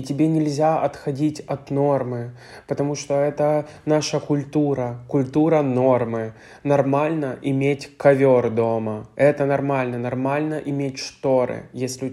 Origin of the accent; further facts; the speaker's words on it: Ukraine; now in Warsaw, Poland; я живу в Варшаве. Я с Украины, и мне 22 года. И я гей.